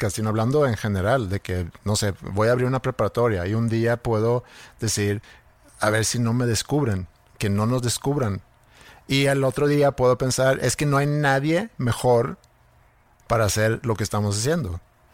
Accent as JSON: {"language": "Spanish", "country": "Sweden", "tie": "born or raised there", "said": "llevarlos a Suecia y enseñarles mi ciudad natal y pasar unos cuantos días ahí."}